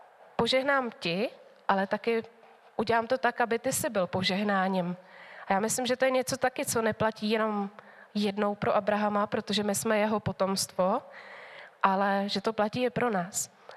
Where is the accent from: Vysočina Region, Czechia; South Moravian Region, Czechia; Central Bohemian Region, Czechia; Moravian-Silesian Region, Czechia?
Central Bohemian Region, Czechia; Lysá nad Labem; moved away as an adult; also born or lived in Sacká; Pocházím z Polabí z Lise nad Labem, ale vlastně než jsem letěla do Afriky, tak jsem 14,5 let žila v Sacké.